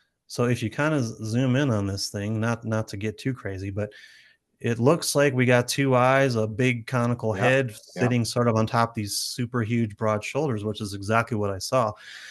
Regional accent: Ohio, United States; now in Colorado, United States; before I moved out to Colorado. I'm from Ohio originally.

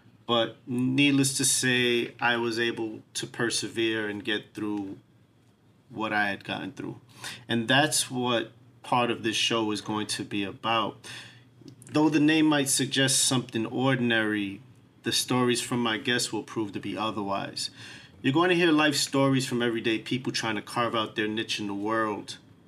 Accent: New York City, New York, United States; So I grew up in Spanish Harlem. I grew up in New York City all my life. All 41 years of my life, I've lived in New York City.

